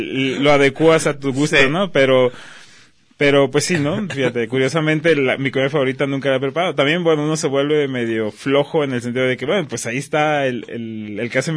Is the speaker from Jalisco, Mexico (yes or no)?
yes; Guadalajara, Jalisco, Mexico; Yo, aquí en Guadalajara, sí.